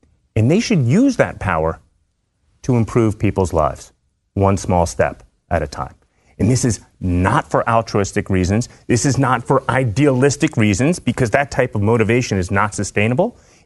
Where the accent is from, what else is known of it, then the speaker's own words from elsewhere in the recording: Northeast, United States; I'm from the Northeast.